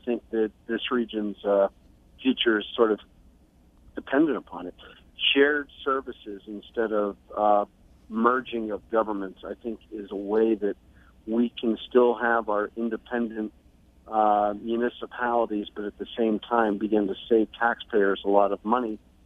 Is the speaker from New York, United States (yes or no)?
no; Scott Township, Pennsylvania, United States; I grew up in Scott Township on the border of Carnegie. It was my backyard, and my street ended out down at Green Tree.